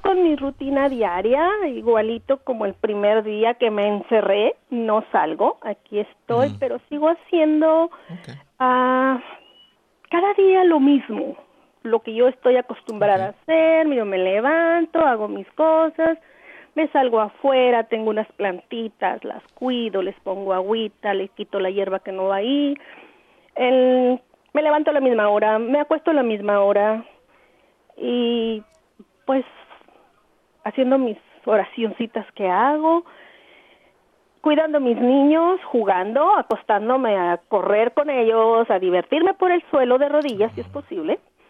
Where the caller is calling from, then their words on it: Baldwin Park, California, United States; De Baldwin Park.